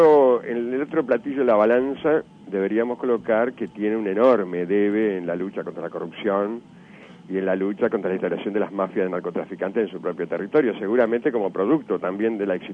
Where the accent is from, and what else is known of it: Uruguay